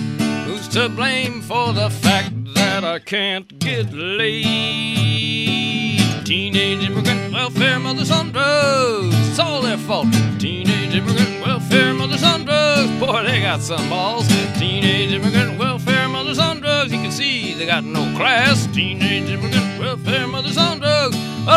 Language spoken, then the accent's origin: English; United States; Of course, as an American, lots and lots of, you know, billions of dollars a year.